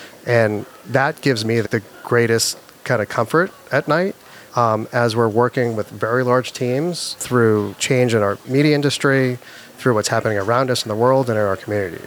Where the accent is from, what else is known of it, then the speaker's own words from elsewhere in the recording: Boston, Massachusetts, United States; I am a Bostonian.